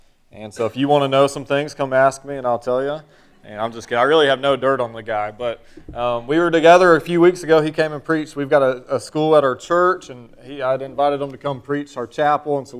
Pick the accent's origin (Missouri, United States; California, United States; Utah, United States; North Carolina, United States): North Carolina, United States; Raleigh; I'm from Raleigh. We grew up in North Carolina, so I still say y'all. I pastored in Ohio for almost 4 years, and Lord blessed, and then it followed us here when we moved back.